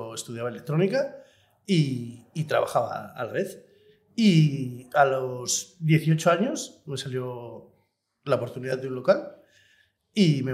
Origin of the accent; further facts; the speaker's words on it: Burgos, Castile and León, Spain; now in Zarautz, Spain; Yo soy de Zarauz, nacido en Zarauz, pero con poquitos años, con 6 añitos, la ITA, que trabajaba en autopistas, lo trasladaron a Burgos y yo me crié gran parte del tiempo en Burgos.